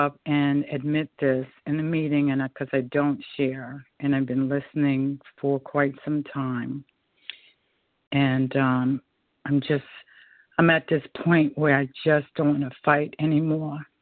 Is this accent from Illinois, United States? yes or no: no; New York, United States; I'm from New York.